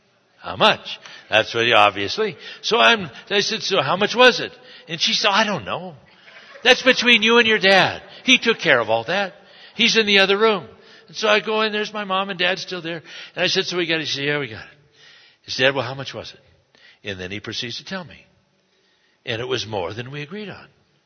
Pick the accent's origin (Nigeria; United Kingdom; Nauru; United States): United Kingdom; Scotland; I'm a Scotsman. I don't see many Scotsmen around here.